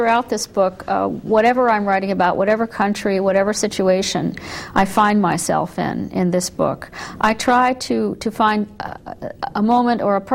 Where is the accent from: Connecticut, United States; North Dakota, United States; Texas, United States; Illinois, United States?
Connecticut, United States; I'm from Connecticut, a New Englander for the first half of my life, and then moved to the Washington area a long time ago.